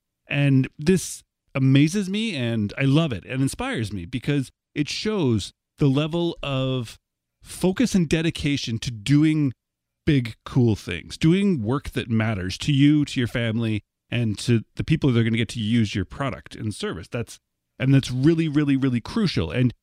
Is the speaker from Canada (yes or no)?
yes; Canada; I'm a Canadian